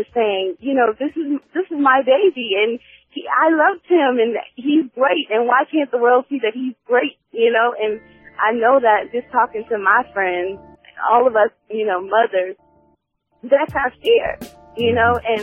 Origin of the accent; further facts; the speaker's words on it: Lynchburg, Virginia, United States; I grew up in Lynchburg, Virginia.